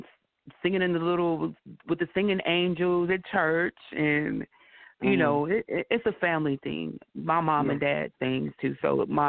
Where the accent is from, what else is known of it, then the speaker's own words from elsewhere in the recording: Tyler, Texas, United States; I'm from Tyler, Texas, and I've been singing over 30 years.